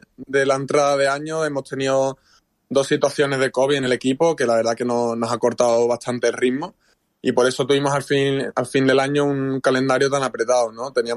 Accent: Montequinto, Andalusia, Spain; en el barrio donde yo me he criado, el balonmano te diría que es el deporte rey, porque, bueno, yo soy de Montequinto, de un barrio de Sevilla.

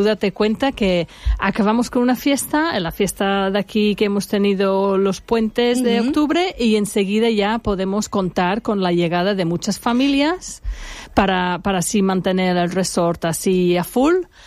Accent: Birmingham, West Midlands, United Kingdom; Spanish is a second language; yo soy de Birmingham en el centro

